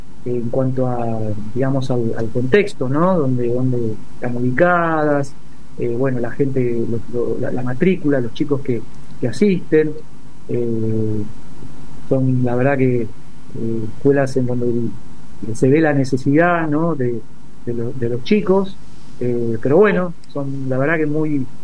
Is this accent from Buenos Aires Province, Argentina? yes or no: yes; Avellaneda, Buenos Aires Province, Argentina; yo soy de Avellaneda, nací en Avellaneda, me crié ahí